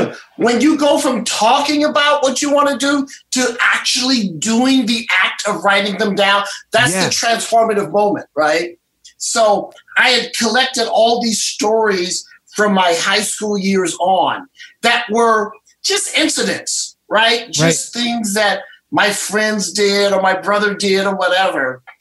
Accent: St. Louis, Missouri, United States; And because I wasn't from New York, because I was from the Midwest, for me, St. Louis

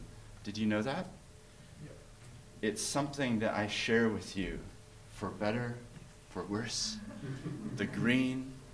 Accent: New Zealand; also born or lived in United States; I'm from America originally. I was born there, but my parents moved us as a family in 1983 to New Zealand. So I was only 7 years old. So I actually grew up here in New Zealand.

